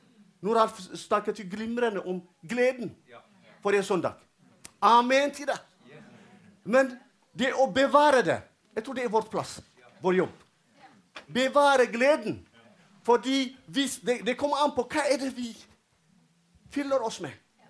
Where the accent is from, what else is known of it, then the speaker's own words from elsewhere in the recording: Eritrea; Norwegian is a second language; now in Norway; jeg er fra Eritrea, og det er noen her, kanskje la oss si, fra Etiopia. Vet du hva? Når vi kom til Norge